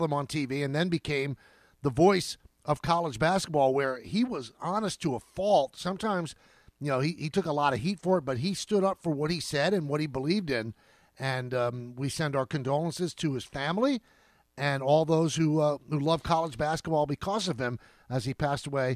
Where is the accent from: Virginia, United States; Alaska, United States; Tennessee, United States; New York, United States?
New York, United States; Bronx; when I was growing up in the Southeast Bronx?